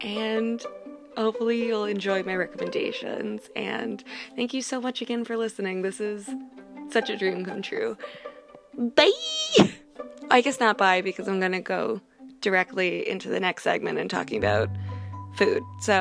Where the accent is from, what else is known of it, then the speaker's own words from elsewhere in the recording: Boston, Massachusetts, United States; I am born and bred in Boston, Massachusetts, and I'm a chubster.